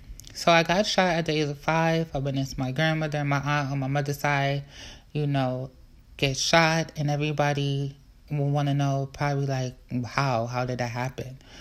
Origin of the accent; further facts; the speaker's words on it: Brooklyn, New York, United States; And I'm just all around Brooklyn, from East Flatbush